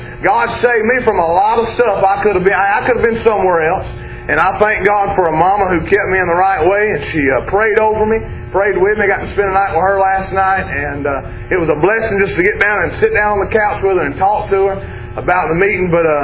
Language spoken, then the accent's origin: English; Georgia, United States; And I know that ain't correct English, but I'm from Georgia, so.